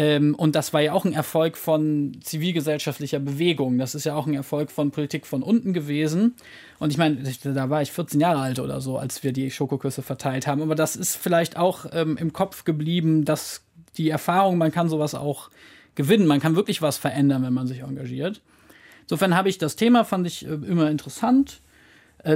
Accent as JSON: {"language": "German", "town": "Cologne", "region": "North Rhine-Westphalia", "country": "Germany", "tie": "born or raised there", "said": "Ich hatte in Köln hier, wo ich groß geworden bin, habe ich eine BUND-Jugendgruppe gegründet"}